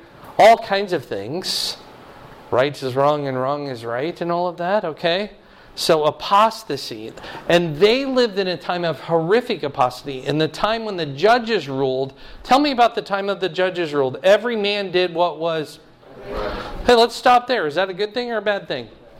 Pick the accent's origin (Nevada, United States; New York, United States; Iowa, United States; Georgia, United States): Iowa, United States; I grew up in Iowa. Maybe you've heard of it. State of Iowa.